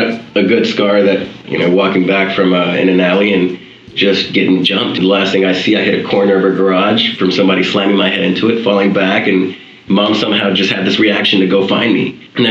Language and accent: English; Cicero, Illinois, United States; We grew up in Cicero, which is Al Capone, the Italian mobster's town, okay. Right? Once an Italian immigrant town in the mid-90s, Latino immigrant town.